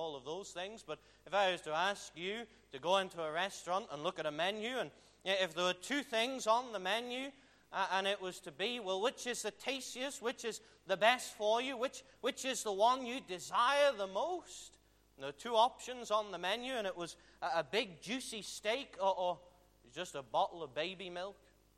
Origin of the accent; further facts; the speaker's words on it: England, United Kingdom; being an Englishman and being in raised in a country with very few gospel preaching churches